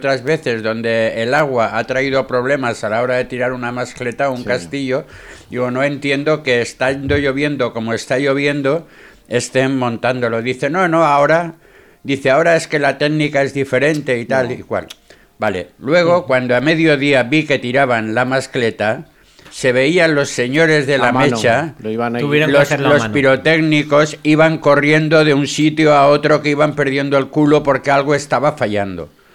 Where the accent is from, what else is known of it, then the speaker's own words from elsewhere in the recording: Valencian Community, Spain; es que siendo valenciano y sabiendo la experiencia que tenemos con la lluvia